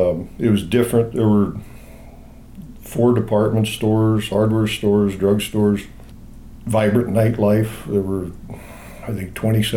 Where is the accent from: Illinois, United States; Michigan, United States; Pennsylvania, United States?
Illinois, United States; Chicago; born there; I was born in Chicago.